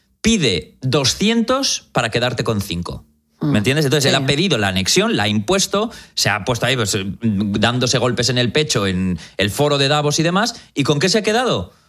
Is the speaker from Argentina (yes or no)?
no; Spain; me dijo, ¿de dónde eres? Le dije, de España.